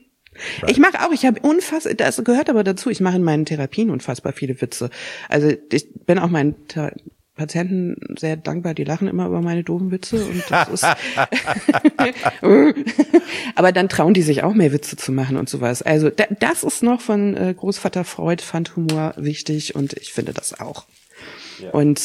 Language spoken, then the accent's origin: German; Giessen, Hesse, Germany; born there; Ja, ich bin übrigens auch in Hessen geboren.